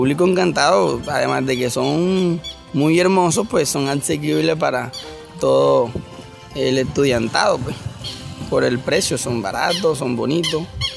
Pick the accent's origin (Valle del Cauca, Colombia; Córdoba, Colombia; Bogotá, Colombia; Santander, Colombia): Córdoba, Colombia; Santa Cruz de Lorica; Sí, soy de Santa Cruz de Lorica, Córdoba. Pero en este momento estudio en la Universidad de Córdoba y resido en la casa universitaria.